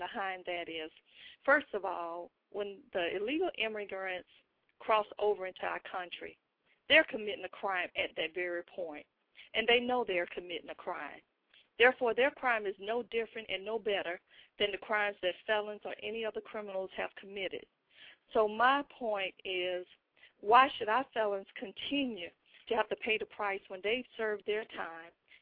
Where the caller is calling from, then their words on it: Atlanta, Georgia, United States; I'm calling from the Atlanta area.